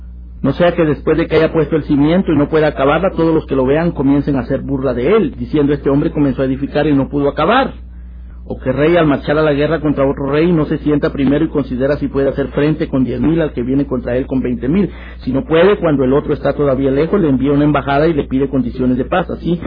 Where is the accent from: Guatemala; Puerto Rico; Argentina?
Guatemala; Recuerdo que ahora que estuve en mi país, en Guatemala, hace relativamente poco tiempo